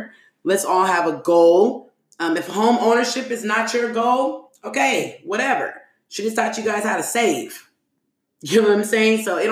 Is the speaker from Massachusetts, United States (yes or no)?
no; New York, United States; Because y'all know in my heart, I'm from New York.